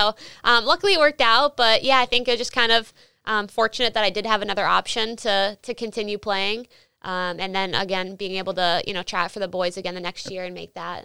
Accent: Philadelphia, Pennsylvania, United States; also born or lived in Pittsburgh; Yeah, so actually I was born in Pittsburgh. And then we moved to Philadelphia when I was six.

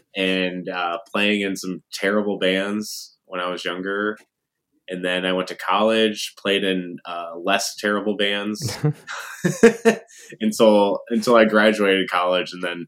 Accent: Watertown, New York, United States; I grew up in Watertown, New York.

